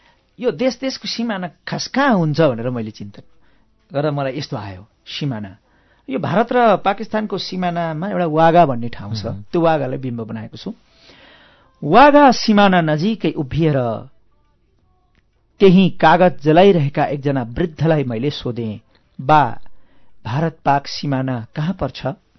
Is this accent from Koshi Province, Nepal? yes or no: yes; Ilam, Koshi Province, Nepal; also born or lived in Manipur, India; मेरो बचपनका साथीहरू जस्तो इलाम रहँदैका गुरुहरू, मैले त भारतमा पढेँ, मणिपुरमा लामो समय उता बसेँ